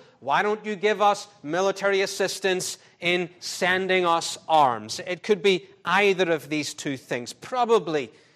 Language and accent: English; United Kingdom; I, as a British person